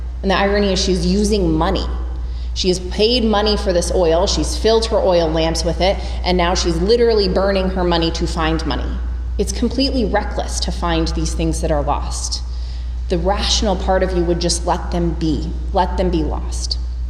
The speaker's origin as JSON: {"language": "English", "region": "Colorado", "country": "United States", "tie": "born or raised there", "said": "I grew up in Colorado, where I was a big avid hiker."}